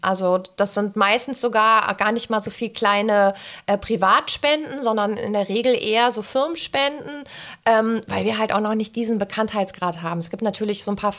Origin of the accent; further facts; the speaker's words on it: Berlin, Germany; born there; Eigentlich in Britz, aber in Zehlendorf habe ich lange jetzt immer gewohnt und also eigentlich Britz.